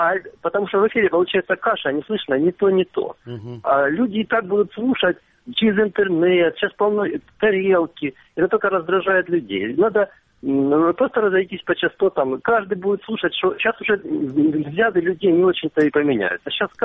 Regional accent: Donetsk Oblast, Ukraine; я из Донецкой области.

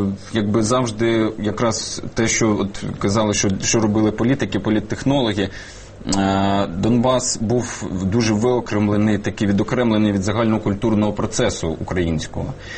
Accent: Donetsk, Donetsk Oblast, Ukraine; я сам із Донецька, корінний донеччанин.

